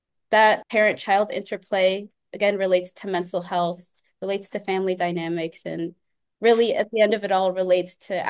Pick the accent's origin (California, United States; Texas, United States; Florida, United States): California, United States; And growing up in the Silicon Valley, I saw how much research, was ingrained in human life and how much impact it could make.